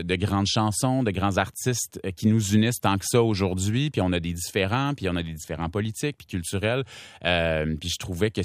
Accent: Quebec, Canada; comment il peut m'inspirer ou pas en tant que Québécois

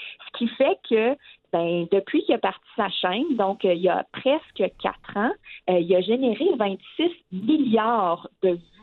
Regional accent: Quebec, Canada; c'est ma business, oui, de Montréal, mais certainement que j'ai grandi en Outaouais.

